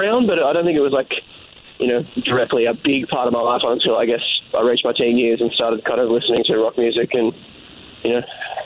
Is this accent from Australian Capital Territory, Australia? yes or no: yes; Canberra, Australian Capital Territory, Australia; growing up in Canberra, which is not the biggest city in Australia by any shot